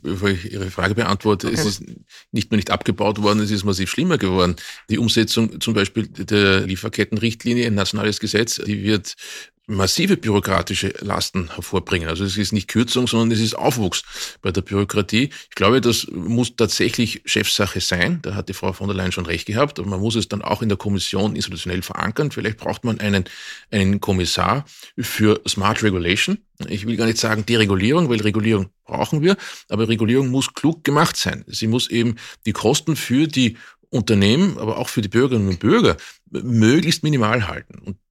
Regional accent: Austria

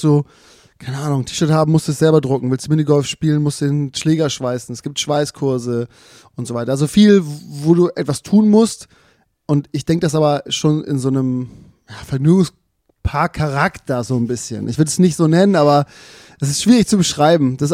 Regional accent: Zeven, Lower Saxony, Germany; Ja genau, ich bin in Zeven geboren, das sind 5 Minuten von hier.

